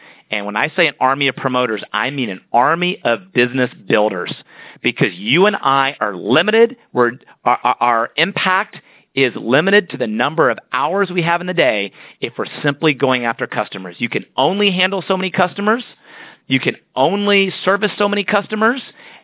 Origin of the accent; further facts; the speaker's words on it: Atlanta, Georgia, United States; I'm from Atlanta, Georgia, so my family has had the privilege of getting to know the founder of Chick-fil-A.